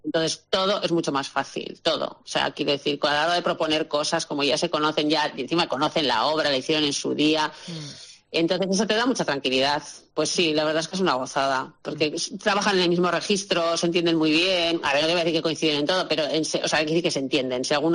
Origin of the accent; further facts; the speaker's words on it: Getxo, Basque Country, Spain; Sé que van a Getxo porque yo soy de Getxo